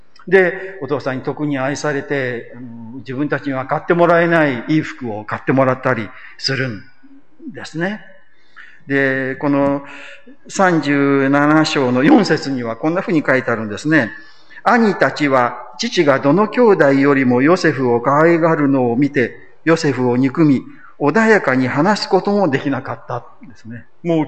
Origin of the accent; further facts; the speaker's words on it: Izumo, Shimane, Japan; 私は、まあ、島根県の出身で、出雲の出雲教会出身なんですね。